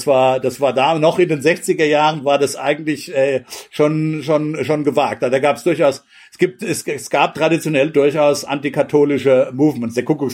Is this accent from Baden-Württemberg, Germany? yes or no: no; Hesse, Germany; Das haben wir dann aber auch in Gemeinschaftskunde ist es bei uns in Hessen damals, glaube ich.